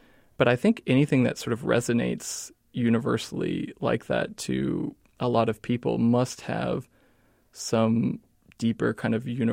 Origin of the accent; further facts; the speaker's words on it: Columbus, Ohio, United States; No, I actually, in my early 20s, I'm from Columbus, Ohio.